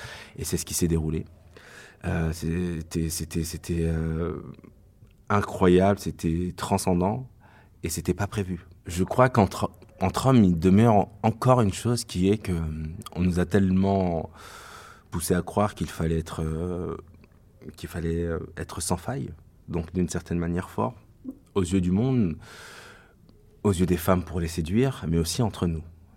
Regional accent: Paris, Île-de-France, France; je suis parisien, j'ai 31 ans.

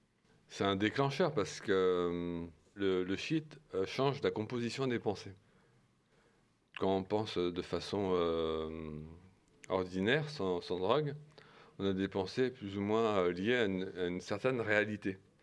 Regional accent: Nantes, Pays de la Loire, France; born there; je suis né à Nantes, je suis né en 78

